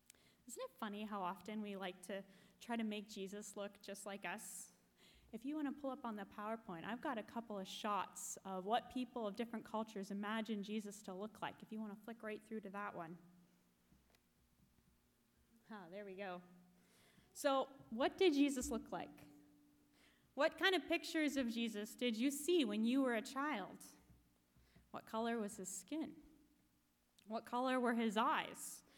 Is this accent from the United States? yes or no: no; England, United Kingdom; that reconciliation is the center of our work, in the words of the theologian Palmer Becker, then I'm an English Mennonite.